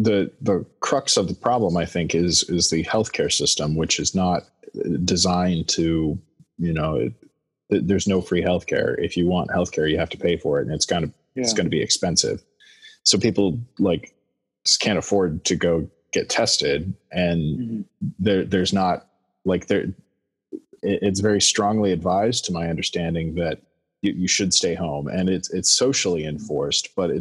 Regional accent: North Dakota, United States; North Dakota.

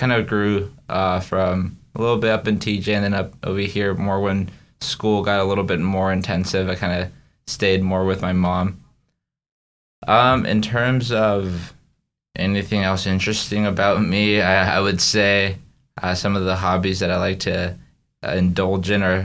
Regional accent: San Diego, California, United States; also born or lived in Mexico; born and raised in San Diego, so all of my 21 years now, my birthday was a couple of days ago, so all my 21 years have been here in San Diego, kind of bounced around from different areas depending on school, family.

